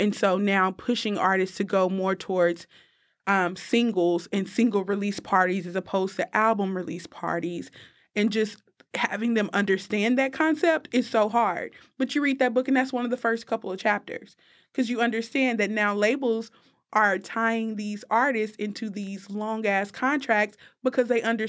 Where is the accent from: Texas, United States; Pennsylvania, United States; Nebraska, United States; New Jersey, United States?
Texas, United States; Austin; now in Atlanta, United States; where I'm coming from Austin and not knowing anybody and, you know, happen to pop in Atlanta